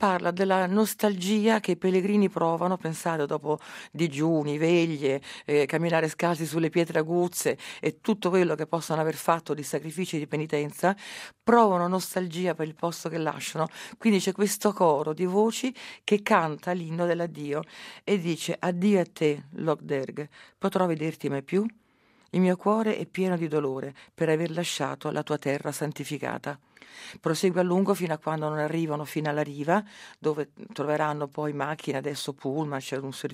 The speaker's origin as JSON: {"language": "Italian", "town": "Rome", "region": "Lazio", "country": "Italy", "said": "sono di Roma, sono romana"}